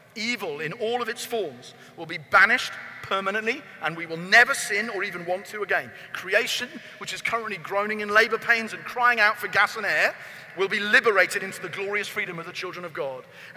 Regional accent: United Kingdom; because I'm from Britain, punting down the river

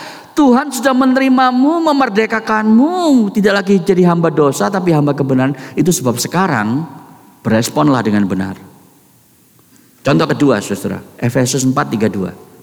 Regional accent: Surabaya, East Java, Indonesia; Saya bingung, saudara, karena saya dari Surabaya.

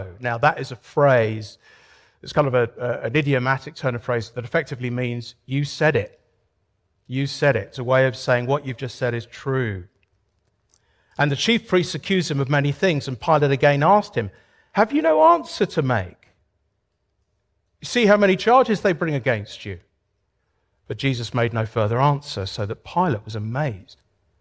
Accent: United Kingdom; One of the standard things that I'm asked as a British person, because you have to realize that for many people, I'm the only British person that they will ever know

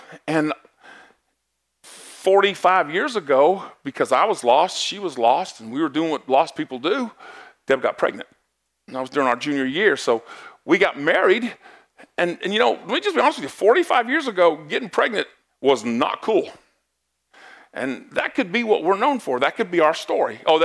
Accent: California, United States; Okay, I was born in California.

